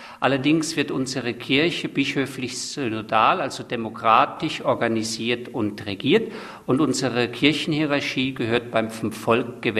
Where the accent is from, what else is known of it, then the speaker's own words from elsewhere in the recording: Rhineland, Germany; born there; Ich bin in Deutschland, im Rheinland, geboren